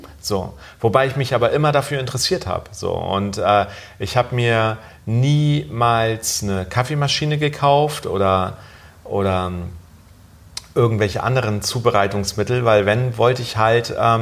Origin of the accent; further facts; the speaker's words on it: Germany; Ich bin in Deutschland aufgewachsen.